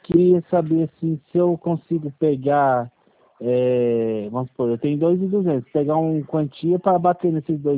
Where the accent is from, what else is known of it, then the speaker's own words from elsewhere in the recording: Paraná, Brazil; Não, eu sou do Paraná.